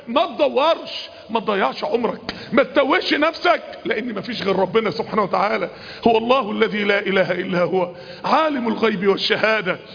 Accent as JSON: {"language": "Arabic", "town": "Mansoura", "region": "Dakahlia", "country": "Egypt", "said": "عندنا في المنصورة حتة ارض مرمية بقالها سنين"}